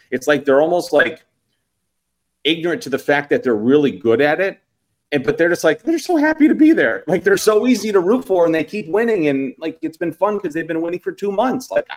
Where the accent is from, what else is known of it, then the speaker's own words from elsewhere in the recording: New York, United States; I prefer tavern-style pizza. I'm from New York, so my dad's side of the family is from Long Island. I grew up with, you know, New York pizza, thin crust, thinner.